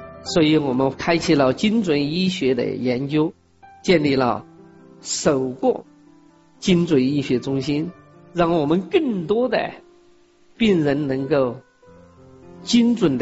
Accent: China; 但是我在想，为什么我们中国人用了有效果呢？

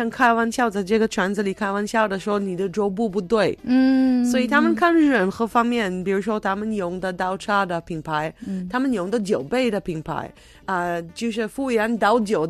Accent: Israel; Chinese is a second language; 欢迎大家来收听，我是来自以色列的

